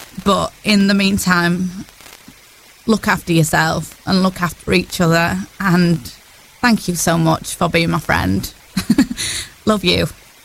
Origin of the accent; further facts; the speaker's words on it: Pontefract, Yorkshire and the Humber, United Kingdom; my hometown every single week. I'm from Pontefract. I'm born and raised around here.